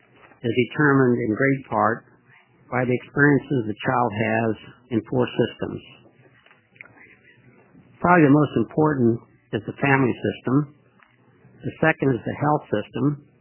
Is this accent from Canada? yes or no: no; Connecticut, United States; and they're called, in my home state of Connecticut, they're also called family resource centers